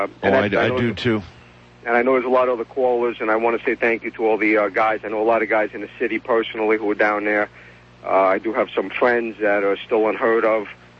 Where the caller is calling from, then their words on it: New York, United States; Yeah, I'm calling up from Westchester County.